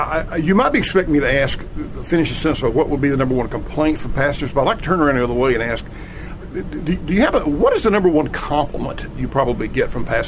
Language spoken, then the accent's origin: English; Georgia, United States; of course, I'm from the United States, from Georgia, but I meet people from all over.